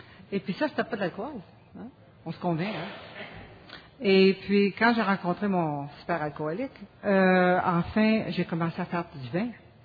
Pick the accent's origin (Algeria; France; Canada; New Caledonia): Canada; Sherbrooke, Quebec; moved away as an adult; also born or lived in Cowansville; now in Toronto, Canada; je suis née à Cowansville. Je sais pas s'il y en a qui connaissent ça. Oui, et puis j'ai été élevée à Sherbrooke. Et je suis à Toronto il y a plus que 30 ans.